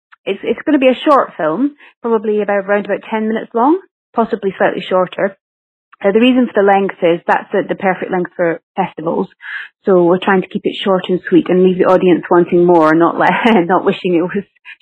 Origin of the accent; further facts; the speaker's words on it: Scotland, United Kingdom; accent: Scottish; now in London, United Kingdom; I am originally from Scotland in the United Kingdom, which is why I've got this funny accent. And about 10 years ago, I moved to London to become an actress.